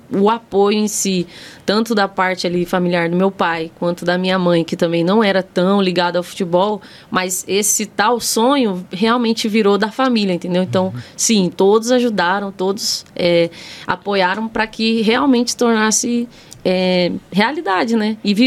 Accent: Mogi das Cruzes, São Paulo, Brazil; Eu sou de Mogi das Cruzes, né? São Paulo, não é capital.

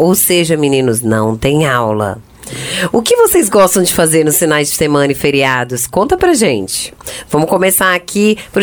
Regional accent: Tucuruí, Pará, Brazil; Eu sou do Pará, de Tucuruí, mas onde eu nasci não tinha registro

